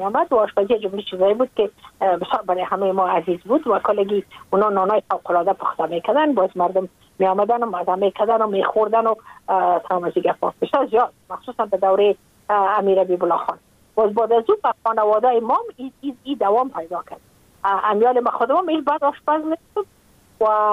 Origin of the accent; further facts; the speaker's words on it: Afghanistan; من اید افغان استم، من مربوط افغانستان استم، من مربوط نیم سرزمین نازمین استم.